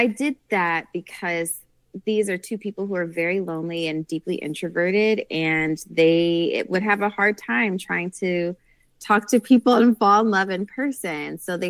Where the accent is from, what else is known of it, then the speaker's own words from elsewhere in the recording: New Jersey, United States; And I'm from New Jersey. I'm proud to be from New Jersey.